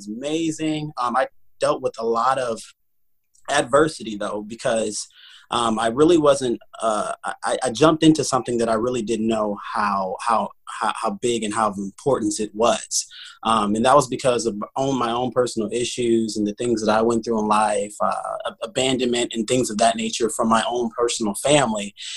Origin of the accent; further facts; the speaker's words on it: Peoria, Illinois, United States; I just started doing community theater all around my town. I'm from Peoria, Illinois.